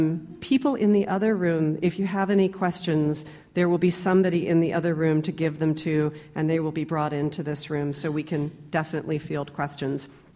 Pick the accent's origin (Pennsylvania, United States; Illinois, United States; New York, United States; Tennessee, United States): Tennessee, United States; Nashville; When I was growing up in Nashville, I went to St. Bernard's from first grade through 12th grade back in the days when you could do that.